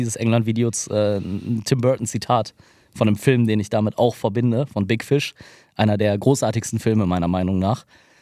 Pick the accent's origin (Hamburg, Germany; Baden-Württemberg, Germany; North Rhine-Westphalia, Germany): North Rhine-Westphalia, Germany; Bottrop; ich komme ja aus Bottrop.